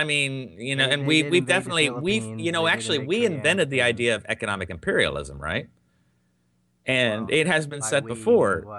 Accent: United States; But as an American, I have to say

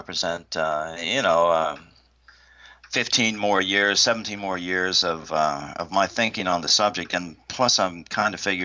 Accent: Washington, United States; but growing up in Washington, you couldn't help it.

